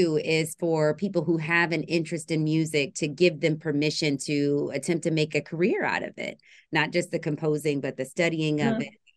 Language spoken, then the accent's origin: English; Alton, Illinois, United States; who is from my hometown